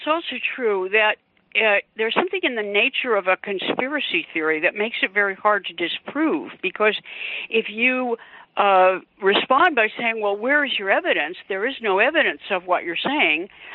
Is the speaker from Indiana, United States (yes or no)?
no; Oregon, United States; I used Oregon for a couple of reasons, partly because it's my home state